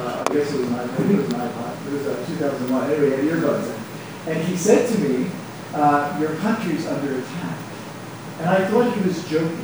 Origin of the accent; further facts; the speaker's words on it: Philadelphia, Pennsylvania, United States; I'm from Philadelphia, but I couldn't reach my family there because the cell service was discontinued.